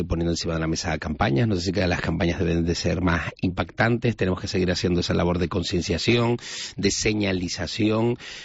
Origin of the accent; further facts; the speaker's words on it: San Andrés, Canary Islands, Spain; yo soy de San Andrés, ¿no? Aquí en Santa Cruz. Y al final, cuando eres de un pueblo así